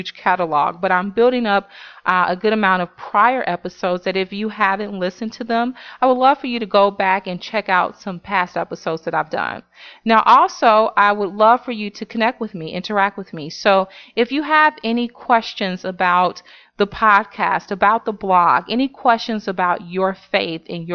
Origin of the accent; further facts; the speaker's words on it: Chicago, Illinois, United States; now in New York, United States; my experiences growing up in Chicago and now living in New York